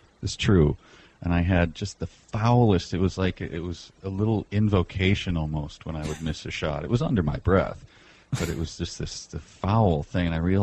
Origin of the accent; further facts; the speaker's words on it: Midwest, United States; I'm Danish. I was raised in the Midwest and never lived anywhere else.